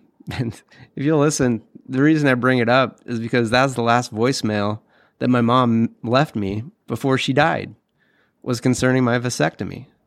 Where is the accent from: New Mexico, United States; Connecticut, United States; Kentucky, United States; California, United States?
California, United States; and I'm from California, but I'm not, you know, the Hollywood type.